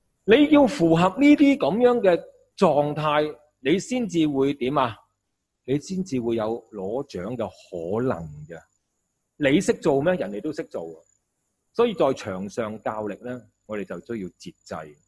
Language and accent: Cantonese; Hong Kong; 很多世俗，很多的文化，我们特别香港，哇，真的 多元文化嘅城市